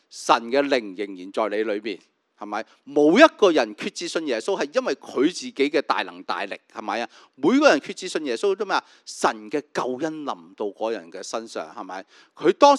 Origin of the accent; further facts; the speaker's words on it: Hong Kong; 我們香港人最容易有什麼病呢？